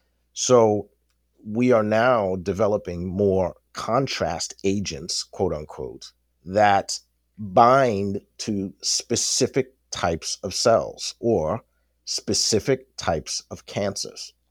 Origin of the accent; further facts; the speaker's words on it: New York, United States; now in Washington, D.C., United States; I am originally from New York State Empire. I moved down to the Washington, D.C. area in about 2012, 2013 from New York.